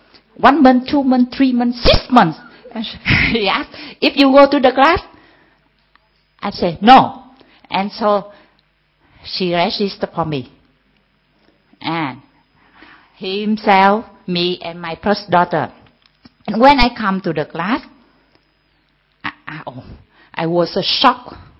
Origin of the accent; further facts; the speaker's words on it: Vietnam; I'm from Vietnam.